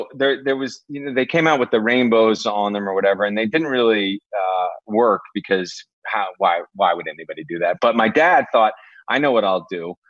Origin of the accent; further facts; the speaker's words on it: Dallas, Texas, United States; Well, this was in Dallas.